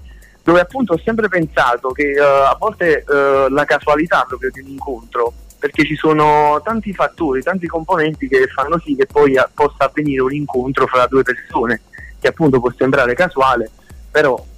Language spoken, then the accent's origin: Italian; Naples, Campania, Italy; now in Tortona, Italy; io sono napoletano, però vivo a Tortona, in provincia di Alessandria, ormai da un po' di anni per lavoro